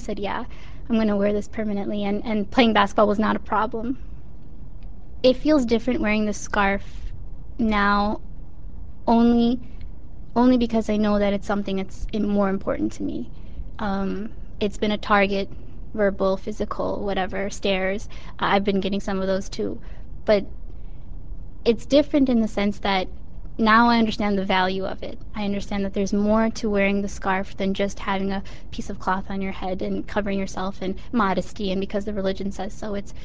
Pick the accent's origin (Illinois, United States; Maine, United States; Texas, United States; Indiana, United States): Illinois, United States; Chicago; I was born and raised in Chicago. Ethnically, my parents are from Pakistan. They moved here several years ago.